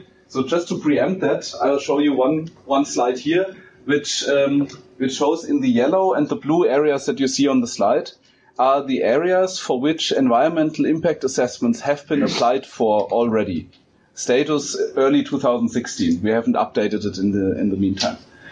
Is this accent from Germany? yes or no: yes; Germany; I can tell you that from my home country in Germany